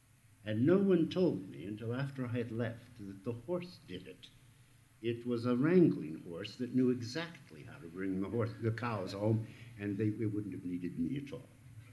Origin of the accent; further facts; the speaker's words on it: Denver, Colorado, United States; born there; This is my country. I was born in Denver, Colorado, in 1925.